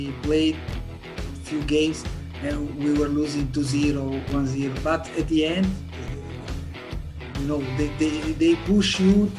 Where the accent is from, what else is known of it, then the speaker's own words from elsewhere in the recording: Genoa, Liguria, Italy; I'm from Genoa